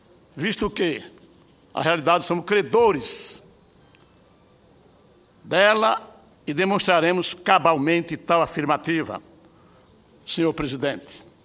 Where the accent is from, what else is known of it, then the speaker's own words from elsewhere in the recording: Alagoas, Brazil; O quadro social que se encontra o povo da minha terra é grave.